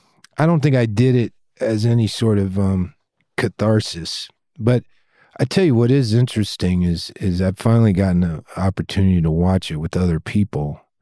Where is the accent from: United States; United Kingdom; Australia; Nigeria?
United States; my impulse to make this movie was born out of a realization I had about my feelings about being an American and living in this country